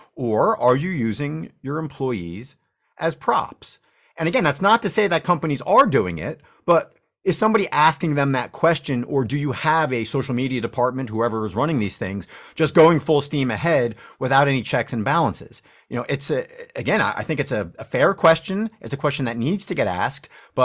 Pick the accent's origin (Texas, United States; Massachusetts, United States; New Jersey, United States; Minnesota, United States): New Jersey, United States; Plus, I'm from New Jersey, so you know we have a way of getting out of situations